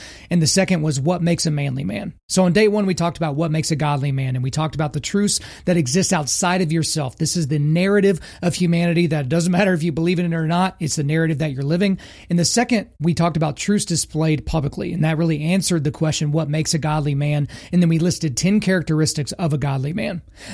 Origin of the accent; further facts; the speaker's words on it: Oklahoma, United States; I grew up in Oklahoma. So I grew up believing in God because that was a cultural thing, right?